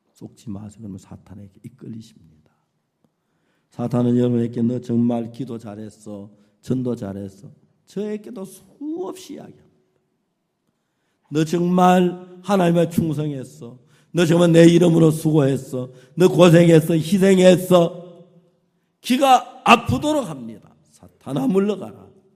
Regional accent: North Korea; now in South Korea; 우리 이북에서 왔다고 우리 이런 날씨 안 좋을 때 늘 김치밥 해 먹었다고

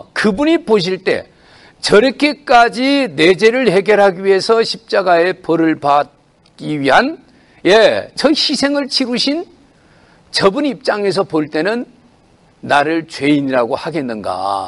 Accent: South Chungcheong, South Korea; 제 고향이 계룽산이라 그 동학사 갑사 자주 가거든요.

